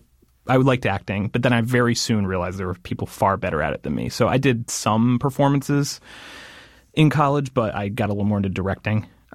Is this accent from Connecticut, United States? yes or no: yes; Shelton, Connecticut, United States; I'm from Shelton, Connecticut.